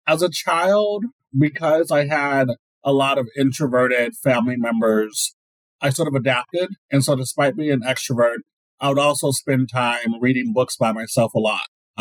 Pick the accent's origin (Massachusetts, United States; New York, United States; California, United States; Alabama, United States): California, United States; South Gate; I grew up in a working class community. It was pretty interesting because I grew up specifically in Southgate, which is majority Latinx.